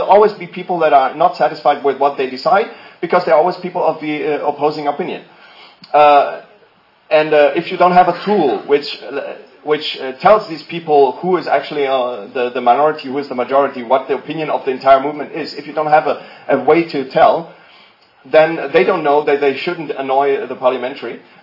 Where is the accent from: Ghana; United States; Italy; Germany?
Italy; English is a second language; we Italians kind of think that way. I'm saying it from an Italian perspective. I grew up in Italy